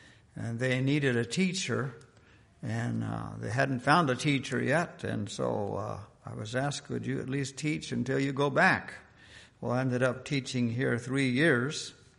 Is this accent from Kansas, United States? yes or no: yes; Kansas, United States; I grew up in Kansas.